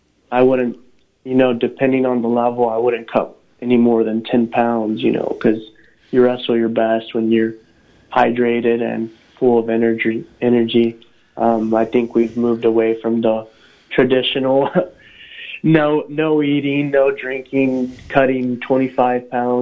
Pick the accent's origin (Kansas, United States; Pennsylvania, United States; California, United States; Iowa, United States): Kansas, United States; Emporia; I mean, this is my hometown, so I love Emporia.